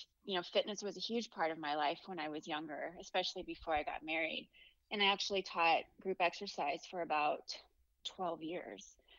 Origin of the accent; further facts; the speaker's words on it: Kansas City, Missouri, United States; I'm from Kansas City, Missouri. I've lived here all my life.